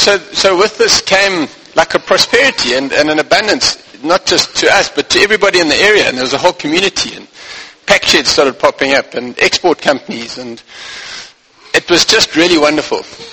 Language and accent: English; Limpopo, South Africa; growing up in Zanin on a farm in Limpopo. We farmed avos and bananas, and about a third of the farm was avos and two-thirds of bananas.